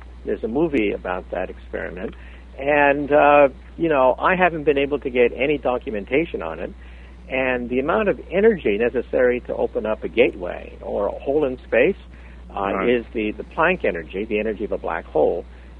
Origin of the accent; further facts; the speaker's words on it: Palo Alto, California, United States; I grew up in Palo Alto, which is now Silicon Valley.